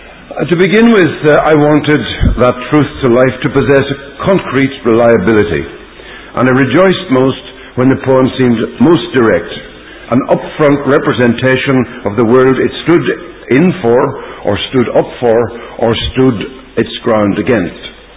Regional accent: Northern Ireland, United Kingdom; moved away; this was certainly corroborated by the experience of having been born and brought up in Northern Ireland and having lived with that place, though not in it, for the last quarter of a century.

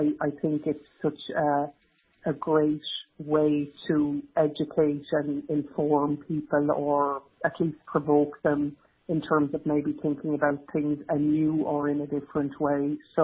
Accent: Arklow, Leinster, Ireland; When I was a child growing up in Arklow, County Wicklow, my mother hosted a weekly slot on the local radio station in Arklow

